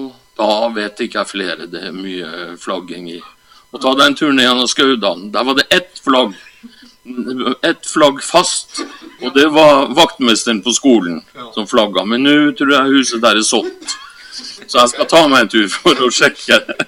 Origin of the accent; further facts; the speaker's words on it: Vadsø, Finnmark, Norway; Jeg vokste opp i Vadsø.